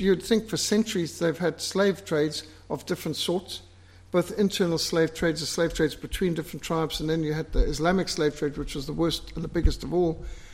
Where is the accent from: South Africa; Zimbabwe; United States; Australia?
Zimbabwe; growing up in Rhodesia